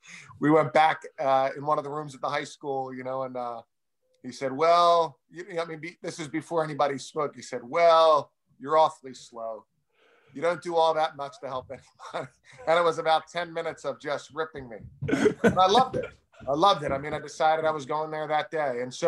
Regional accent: Philadelphia, Pennsylvania, United States; Well, all the Rockies, you know, since I'm from Philadelphia.

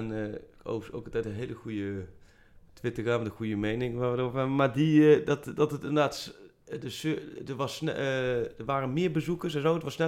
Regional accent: Gelderland, Netherlands; ik kom uit de Achterhoek.

